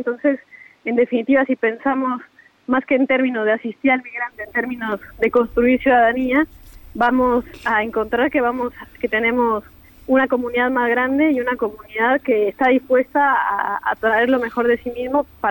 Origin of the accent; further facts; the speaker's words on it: Montevideo, Uruguay; reivindicamos que ante todo somos montevideanas, ¿no?